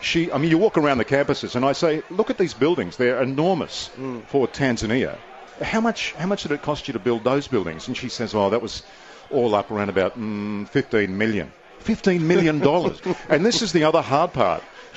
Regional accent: Australia; Which I am, as an Aussie

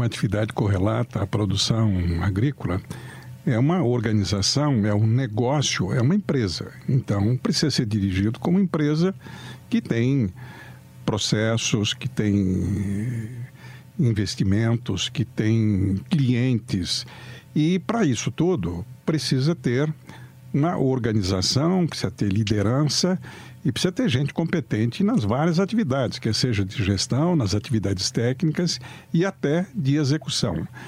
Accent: Jaú, São Paulo, Brazil; Eu sou caipira de Jaú.

